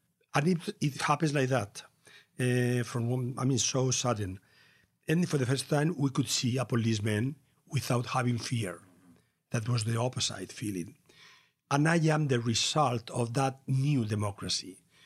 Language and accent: English; Castilla-La Mancha, Spain; born there; English is a second language; I was born in La Mancha, in a rural place in 1949.